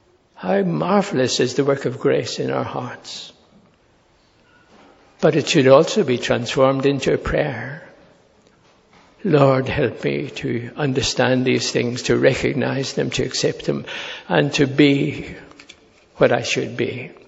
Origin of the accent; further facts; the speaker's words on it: Ireland; I find it difficult to say that as an Irishman.